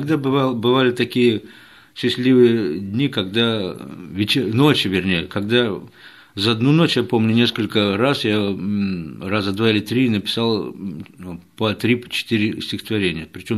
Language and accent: Russian; Kaluga Oblast, Russia; born there; Нет, я родился в Калужской области.